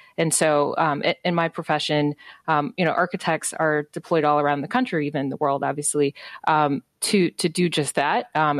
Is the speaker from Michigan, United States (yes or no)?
yes; Detroit, Michigan, United States; now in Chicago, United States; You know, I'm an African American woman, and I actually, I'm from Detroit, Michigan, although I live in Chicago now.